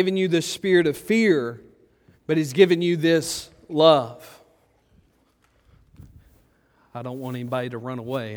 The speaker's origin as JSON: {"language": "English", "town": "Ratcliffe", "region": "Arkansas", "country": "United States", "tie": "born or raised there", "said": "I grew up in Ratcliffe, Arkansas with 187 people and 8 dogs."}